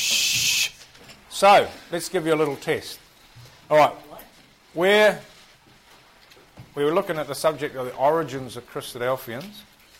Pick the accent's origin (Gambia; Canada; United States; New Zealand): New Zealand; I'm a Kiwi, so forgive me.